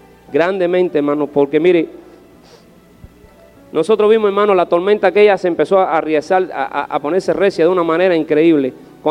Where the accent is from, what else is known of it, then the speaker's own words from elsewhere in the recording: Cuba; moved away as an adult; para que yo saqué de Cuba, para que salí de Cuba